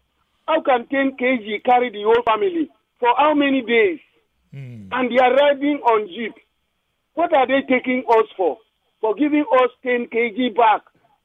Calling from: Ikoyi, Lagos, Nigeria; Yeah, I'm calling from Ikoyi.

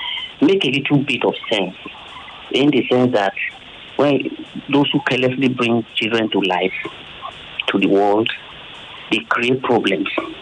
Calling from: Lagos, Nigeria; I'm calling from K2.

